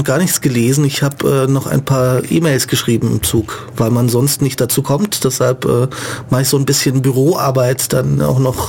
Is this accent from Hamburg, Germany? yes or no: no; Munich, Bavaria, Germany; München ist meine Stadt. Ich habe mich nie aus München wirklich wegbewegt. Ich war ein paar Jahre als Kind im Internat, aber hatte auch nie den Drang, aus München wegzuziehen